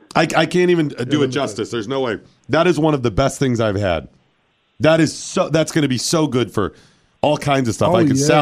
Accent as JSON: {"language": "English", "town": "Ashtabula", "region": "Ohio", "country": "United States", "said": "I'm from Ashtabula. There's a bunch of Italian families there as well."}